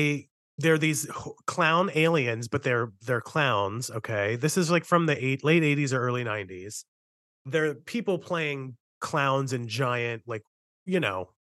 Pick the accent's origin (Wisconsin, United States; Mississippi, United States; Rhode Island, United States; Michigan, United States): Rhode Island, United States; Mind you, I'm from Rhode Island.